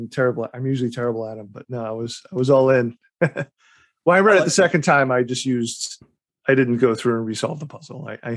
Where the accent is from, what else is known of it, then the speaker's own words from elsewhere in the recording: United States; as an American, not knowing much about the geography of Australia